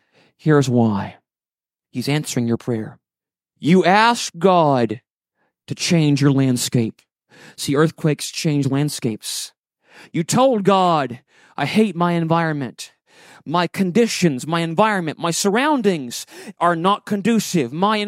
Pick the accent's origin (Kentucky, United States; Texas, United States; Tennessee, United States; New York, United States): Tennessee, United States; Memphis; born there; I was born in Memphis, Tennessee